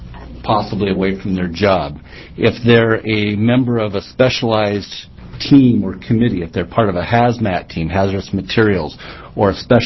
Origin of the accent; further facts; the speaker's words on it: Coos Bay, Oregon, United States; I'm from Coos Bay.